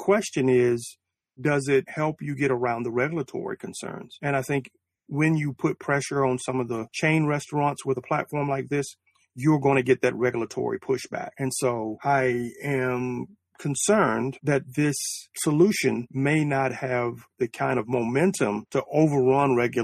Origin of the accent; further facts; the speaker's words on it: Selma, Alabama, United States; In my hometown of Selma, everybody that comes through makes a stop at Laney's Barbecue.